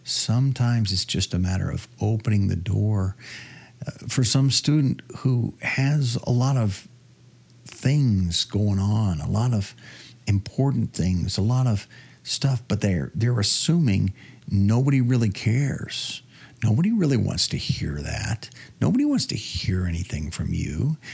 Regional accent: Nebraska, United States; I grew up in Nebraska, hence the name of the album, ….

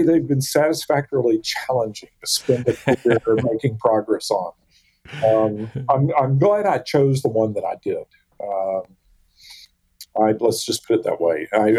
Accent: Florida, United States; I grew up in North Florida. I'm actually a fifth-generation Floridian. North Florida is the South, culturally and politically, whereas South Florida is the North.

